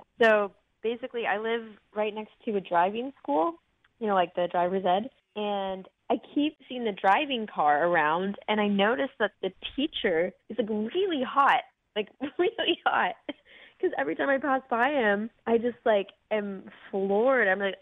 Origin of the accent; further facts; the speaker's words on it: Round Rock, Texas, United States; from Round Rock, and I can't beat Booker.